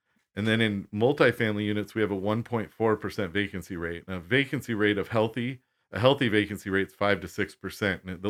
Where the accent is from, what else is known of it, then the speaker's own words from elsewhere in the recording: Spokane, Washington, United States; I grew up in Spokane, and I really think we're a growing community.